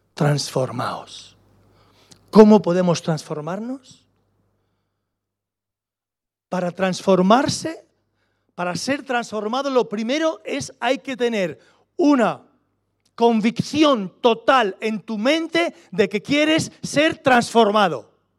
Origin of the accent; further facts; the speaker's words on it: Spain; nosotros, los españoles, no es que nosotros lo... Es que así lo hacemos en mi tierra.